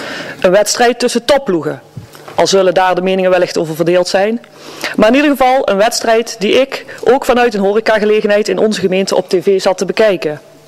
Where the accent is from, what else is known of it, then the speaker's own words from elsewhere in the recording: North Brabant, Netherlands; wat ik overigens als Brabander wel ontzettend mooi vond.